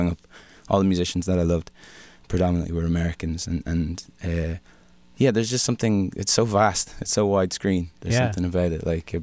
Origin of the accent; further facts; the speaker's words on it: Ireland; I'm a guy from Ireland, and the prospect of going to Texas was so alien to me.